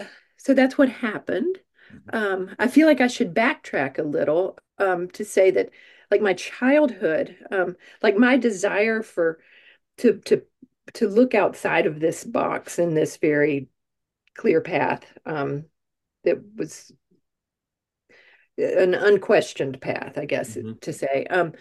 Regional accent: Georgia, United States; I grew up in the Deep South. I grew up in Georgia, right on the Florida line, in a small town, and this was in the mid-80s when I was 18.

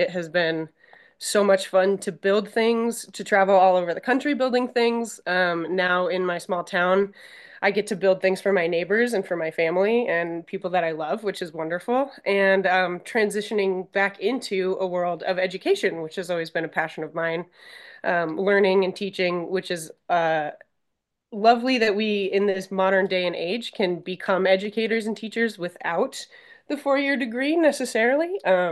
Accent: Billings, Montana, United States; I grew up in Billings, Montana, which is not the rural part of the state, but now I live in Lewistown, which is definitely very country, cattle country specifically.

